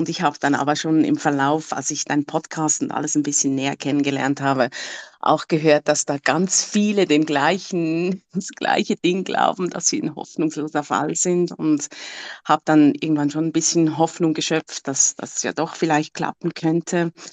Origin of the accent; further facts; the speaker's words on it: Switzerland; ich bin 54, ich komme aus der Schweiz